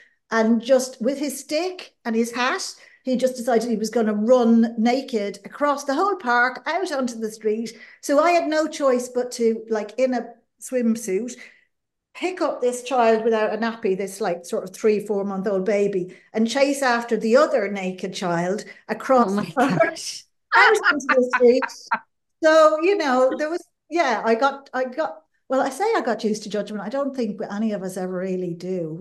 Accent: Dublin, Leinster, Ireland; So I grew up in Dublin, in the suburbs of Dublin. And it was quite a close community.

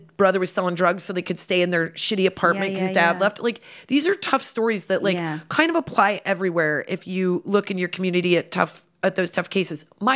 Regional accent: Midwest, United States; I'm from the Midwest and I was raised with both parents

